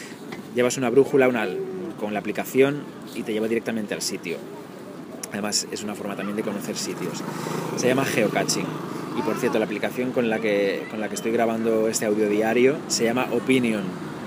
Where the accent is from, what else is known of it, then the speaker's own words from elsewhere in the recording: Bamio, Galicia, Spain; Hay una María Auxiliadora también preciosa, que es la patrona de mi pueblo, de San Ginés de Bamio.